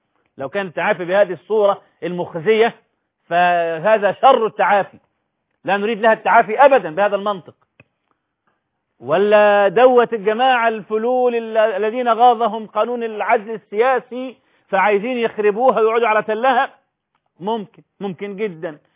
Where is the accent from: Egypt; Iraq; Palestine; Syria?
Egypt; يعني وجود ناس معتصمة في التحرير ده أمر أصبح مألوفا عندنا في مصر